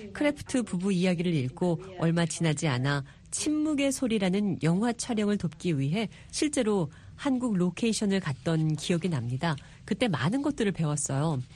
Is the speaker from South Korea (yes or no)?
no; Cambridge, Massachusetts, United States; 지금 살고 있는 매사추세츠주 케임브리지에서 자랐는데 부모님이 보통 한국인 부모와는 좀 다르셨어요.